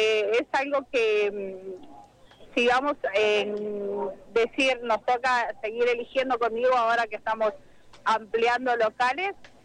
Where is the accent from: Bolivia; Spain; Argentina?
Argentina; Tucumán; nosotros somos del interior de Tucumán, entonces es como que venimos con un respeto bastante enorme, ya sea también por la época que nosotros nacimos y nos criamos